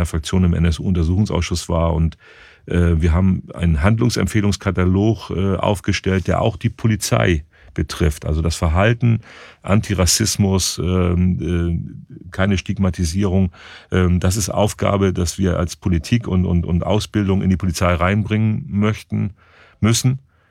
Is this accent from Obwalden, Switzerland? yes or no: no; Bern, Switzerland; weil ich bin in der Nähe von Burgdorf groß geworden und Burgdorf war damals noch eine Kuhwiese